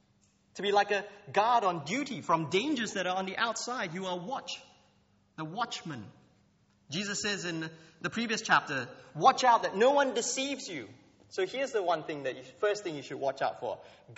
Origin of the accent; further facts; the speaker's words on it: Malaysia; I come from Malaysia, and I have many neighbors that are Muslims and Hindus and Buddhists